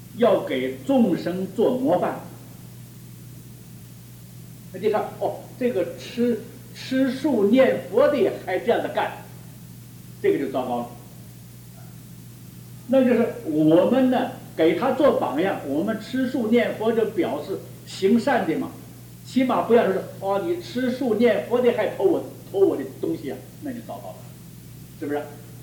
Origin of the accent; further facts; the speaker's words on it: China; 我们是中国人，我们是中华文化